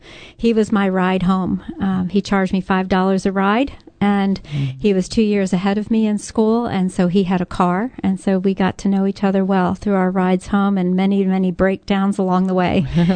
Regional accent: Philadelphia, Pennsylvania, United States; I am a born and raised Philly local girl. I was raised in Delaware County, and I was raised in a very strong Christian home.

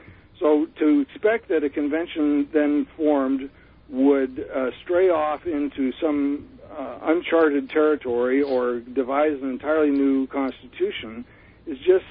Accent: Erie, Pennsylvania, United States; Sam, I grew up in Erie, Pennsylvania, so I'll be the last one to disparage the great state of Pennsylvania, the great Commonwealth of Pennsylvania.

